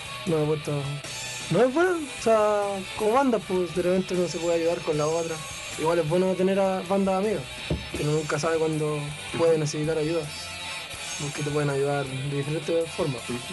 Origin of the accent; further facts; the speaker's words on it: Maipú, Santiago Metropolitan, Chile; yo siempre me voy a acordar de que nací en Maipú, uh-huh, y que crecí acá. Y a donde voy nunca se me olvida que soy de Maipú.